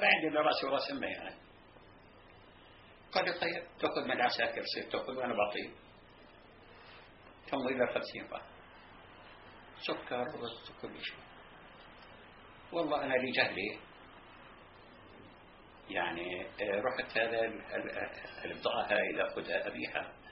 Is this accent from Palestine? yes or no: yes; Palestine; قلت له أنا فلسطيني